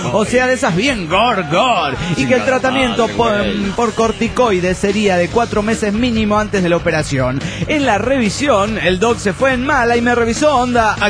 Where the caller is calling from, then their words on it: Chile; de Chirán, Chile.